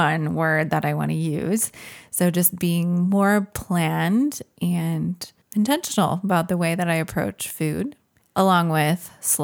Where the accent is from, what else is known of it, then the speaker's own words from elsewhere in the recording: Minnesota, United States; now in Indiana, United States; And even being born and raised in Minnesota does not help me to embrace the winter season. Somehow growing up in it, I survived, but now that I live in Indiana, I've become a little bit of a wuss about winter.